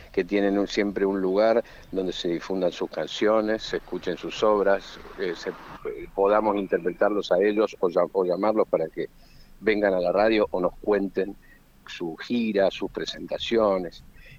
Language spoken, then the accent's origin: Spanish; Argentina